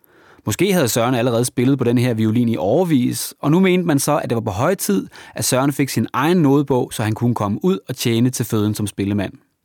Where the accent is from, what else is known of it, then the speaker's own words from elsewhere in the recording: Zealand, Denmark; så er jeg, ligesom Søren Christensen, født og opvokset på Sjælland.